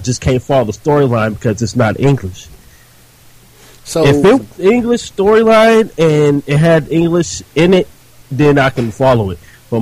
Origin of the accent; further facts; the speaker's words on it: United States; And I'd rather watch WWE because I'm from America, and that's why I grew up on watching WWE, WCW, NWA.